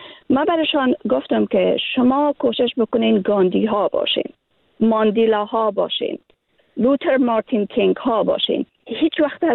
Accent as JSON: {"language": "Persian", "country": "Afghanistan", "said": "اگر ما امروز بیرون از افغانستان زندگی میکنین، باور کنین که من از لحاظ فیزیکی بیرون از افغانستان هستم"}